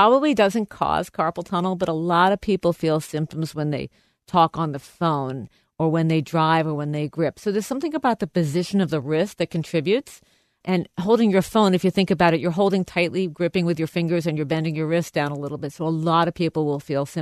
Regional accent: Long Island, New York, United States; I'm born and bred New Yorker. I grew up on Long Island, and I disappeared for 4 years to go to college at Harvard. And then I came back to New York

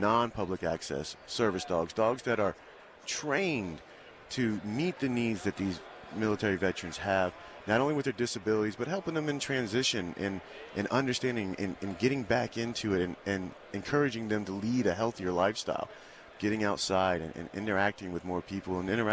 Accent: Savannah, Georgia, United States; now in Madison, United States; I grew up here in Savannah, Georgia. I live in Madison, Wisconsin now.

